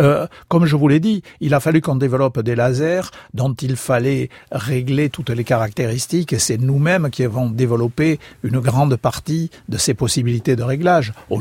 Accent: South-West France, France; il vous échappe pas que je suis du Sud-Ouest

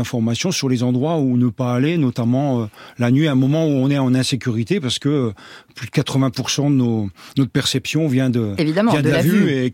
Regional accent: Grand Est, France; je suis originaire de la Lorraine, du nord-est de la France, et je viens de famille où on travaillait dans la boulangerie et dans la sidérurgie.

